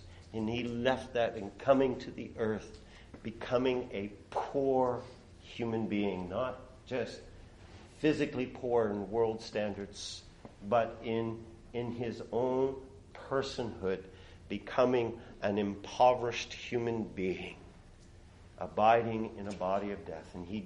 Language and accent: English; the Maritimes, Canada; I come from the Maritimes, and I'll brag the Maritimes a little bit here in Canada.